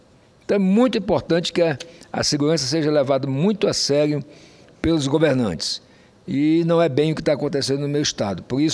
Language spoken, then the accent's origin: Portuguese; Roraima, Brazil; born there; como roraimense, como uma pessoa que nasceu em Roraima